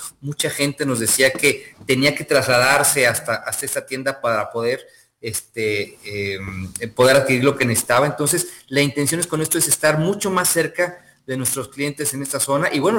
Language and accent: Spanish; Mexico; qué buenas noticias que como mexicanos y como habitantes de San José damos al mundo